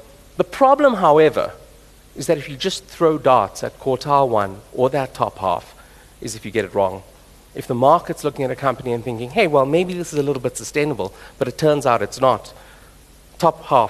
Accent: South Africa; And interestingly, and especially as South African investors exposed to the composition of market we are

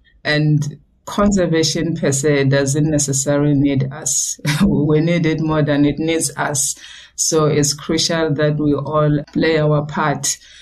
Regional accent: Justicia, Mpumalanga, South Africa; Love education, believe in education, and also love the communities, which is where I come from, born and raised in Justicia.

